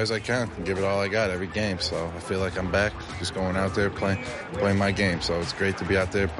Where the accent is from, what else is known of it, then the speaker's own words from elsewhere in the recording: Buffalo, New York, United States; I grew up in Buffalo, so I always watched the Buffalo Bills.